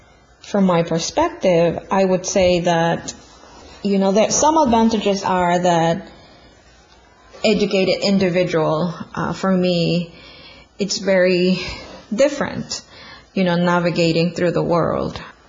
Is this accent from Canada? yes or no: no; Tegucigalpa, Francisco Morazán, Honduras; now in Mobile, United States; I am 33 years old. I am from Tegucigalpa, Honduras. My mother, brother, and nephew are all in Honduras, and I am in the United States, currently in Mobile, Alabama.